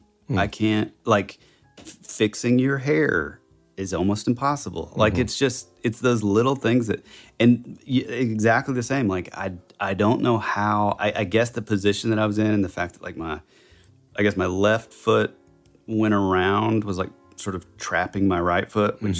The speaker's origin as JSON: {"language": "English", "region": "the South", "country": "United States", "said": "but we are rednecks from the South, so yep."}